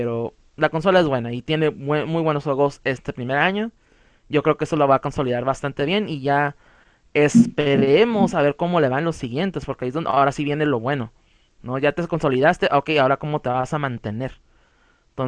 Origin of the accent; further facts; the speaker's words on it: Mexico; Como mexicanos, está esa conexión todavía más profunda, pues, es nuestra tradición